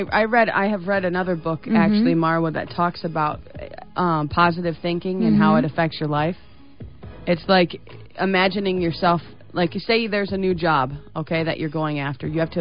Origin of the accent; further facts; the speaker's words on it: Detroit, Michigan, United States; I'm from Detroit, Michigan, and it's known as the Motor City